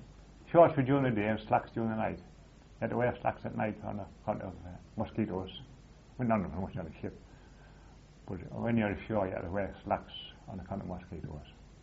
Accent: England, United Kingdom; Of course, naturally, we come from England.

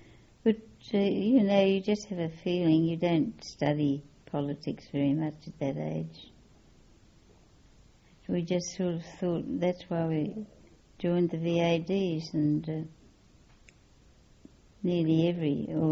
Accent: Western Australia, Australia; Well, we were very patriotic and anxious to learn all about them. And of course, if they visited Perth, that was the great event of the year.

